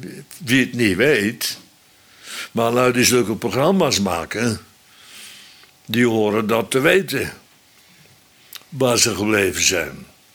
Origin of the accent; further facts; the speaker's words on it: Netherlands; born there; Dus beneden de Oude Rijn, zal ik maar zeggen, waar ik geboren ben, aan het zuiden daarvan